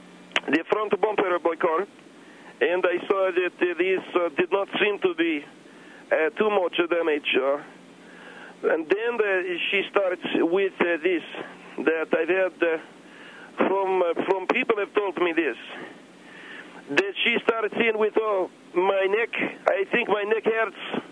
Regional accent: Alexandria, Alexandria Governorate, Egypt; now in United States; I come from Alexandria, Egypt. I lived in this country for 3 years.

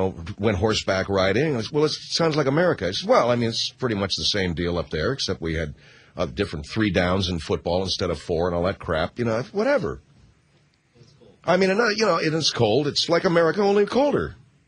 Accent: California, United States; born there; So, well, I was born here, but I'd be proud if I came from Canada.

